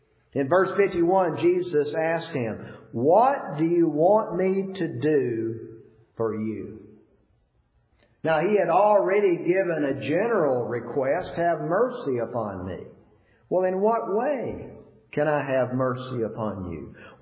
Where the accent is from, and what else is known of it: Georgia, United States